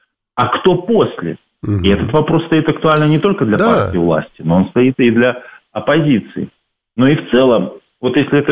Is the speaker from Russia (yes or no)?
no; Belarus; Но вот мы, например, белорусы, я думаю, как и многие другие